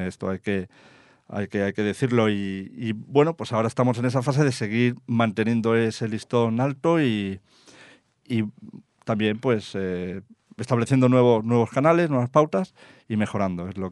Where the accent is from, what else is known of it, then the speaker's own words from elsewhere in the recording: Spain; yo como ciudadano español